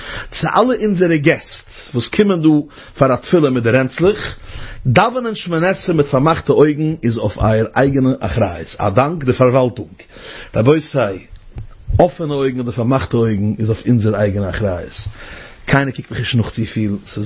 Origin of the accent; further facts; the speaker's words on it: Romania; Jetzt weiß ich, bei uns in Rumänien, so bei uns noch, ich bin in Rumänien keinem, aber Rumänien, jeder weiß, Rumänien ist, wie vielleicht man sagen, Rumänien ist kein Land